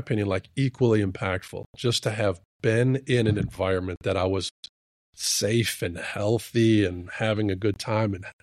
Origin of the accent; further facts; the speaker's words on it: Brown Deer, Wisconsin, United States; And I grew up in Brown Deer my whole life, and that was really where it took place.